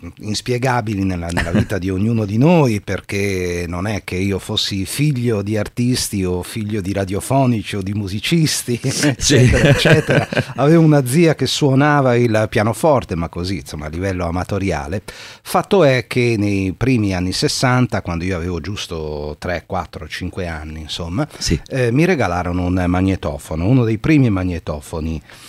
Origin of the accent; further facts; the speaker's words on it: La Spezia, Liguria, Italy; Io sono della Spezia